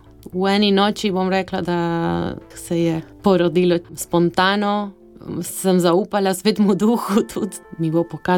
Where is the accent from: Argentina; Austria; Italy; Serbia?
Argentina; now in Slovenia; Študirala sem grafično tehniko v Sloveniji, drugače sem iz Argentine.